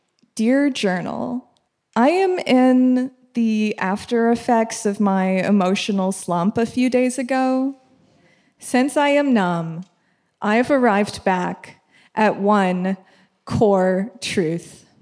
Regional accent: Roseville, California, United States; So I grew up in Roseville, California. Woo! Oh, hey. For those of you who don't know, it's a suburb of Sacramento.

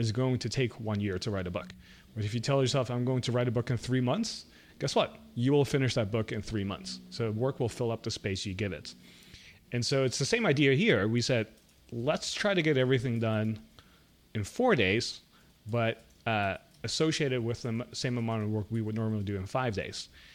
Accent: Netherlands; now in United States; my upbringing growing up in the Netherlands.

